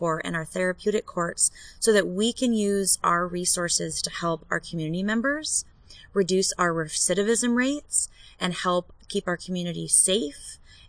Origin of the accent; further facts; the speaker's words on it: Roundup, Montana, United States; also born or lived in Puyallup, Washington; So Pierce County born. And then in the fourth grade, our parents fell in love with Montana. So we moved to Montana and were raised in a very small town called Roundup, just north of Billings an hour. And we graduated high school there.